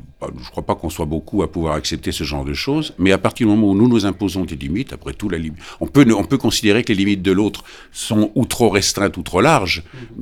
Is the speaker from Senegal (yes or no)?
no; France; Comme je suis Français, je nous excuse beaucoup et je nous aime bien, voilà.